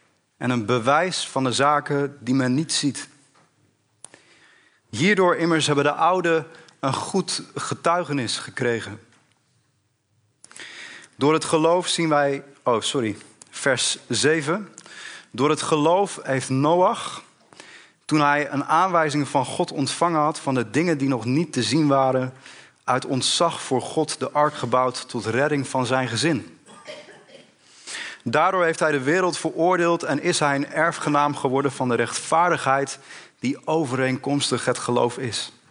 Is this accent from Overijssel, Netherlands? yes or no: yes; Zwolle, Overijssel, Netherlands; Ik kom uit Zwolle. Mijn thuisgemeente is de Vrije Evangelisatie Zwolle.